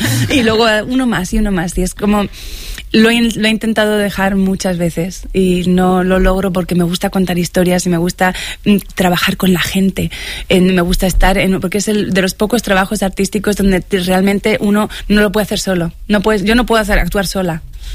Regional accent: Madrid, Community of Madrid, Spain; de venir a Madrid, al lugar donde yo nací, al lugar donde yo crecí, a este Madrid irreconocible

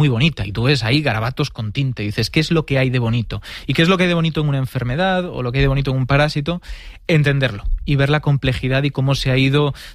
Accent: Galicia, Spain; Yo al final soy gallego, estoy acostumbrado a ir al mercado del pescado

